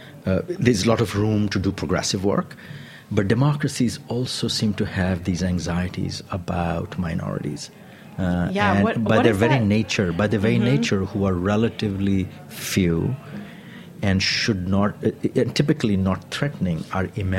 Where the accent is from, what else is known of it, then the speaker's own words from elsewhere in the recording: India; Then I come from India. And in India, we have seen a similar reversal. I'm born into a Hindu family.